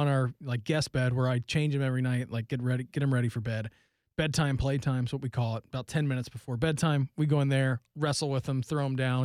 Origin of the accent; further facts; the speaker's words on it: Dayton, Ohio, United States; where I grew up in Dayton, they, you know, the youth clubs have swim teams.